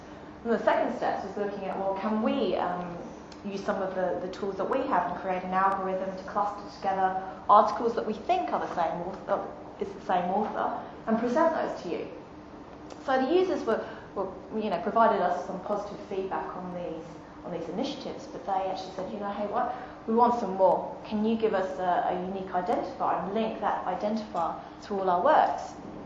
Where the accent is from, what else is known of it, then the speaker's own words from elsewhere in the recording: Wollongong, New South Wales, Australia; I'm from Wollongong in Sydney.